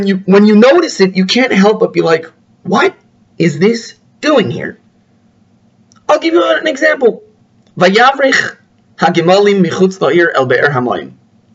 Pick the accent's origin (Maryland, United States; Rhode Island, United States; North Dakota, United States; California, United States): Maryland, United States; Potomac; now in Ramat Beit Shemesh, Israel; Originally, I'm from Potomac, Maryland, an alumnus of the Yeshiva of Greater Washington, Taras Moshe, the Mir.